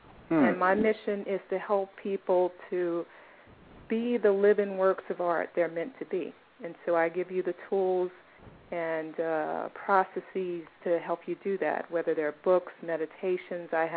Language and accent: English; Seattle, Washington, United States; I hail from the Seattle area